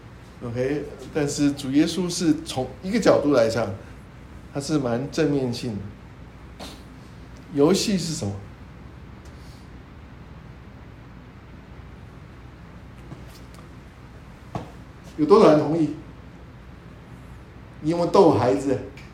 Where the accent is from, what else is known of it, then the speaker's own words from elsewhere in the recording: China; 我们中国人说寓教于乐，寓教于乐哈。